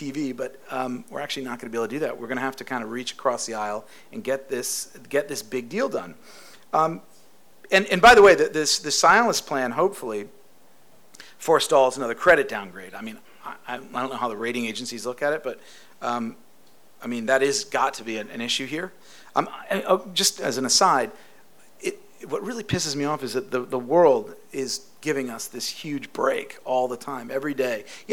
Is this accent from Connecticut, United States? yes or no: yes; Connecticut, United States; I'm from Connecticut. We don't have any interesting conversation.